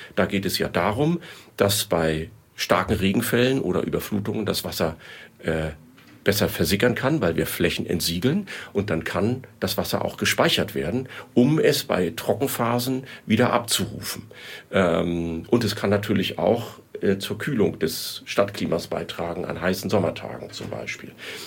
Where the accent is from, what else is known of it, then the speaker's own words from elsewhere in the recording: Flensburg, Schleswig-Holstein, Germany; now in Kiel, Germany; ich bin gebürtiger Flensburger und jetzt seit 36 Jahren in Kiel.